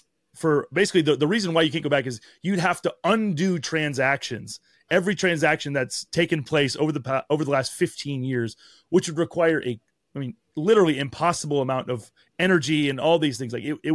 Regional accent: New York, United States; if you live in South Texas or in, you know, up in upstate New York where I grew up

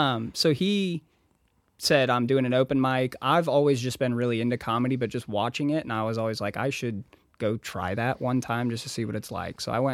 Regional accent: Noblesville, Indiana, United States; I grew up in Noblesville, so it's pretty much all young Republicans out there.

